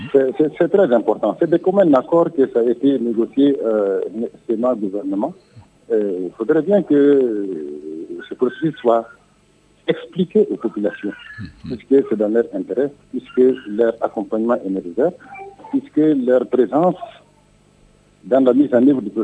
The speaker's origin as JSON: {"language": "French", "region": "Kidal", "country": "Mali", "said": "Les populations de Kidal ne sont hostiles à personne aujourd'hui. Je suis de Kidal"}